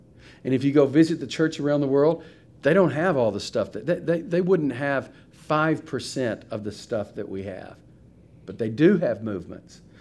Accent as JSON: {"language": "English", "town": "Keller", "region": "Texas", "country": "United States", "said": "I'm from Keller, Texas, which is one of the suburbs in the DFW Metroplex."}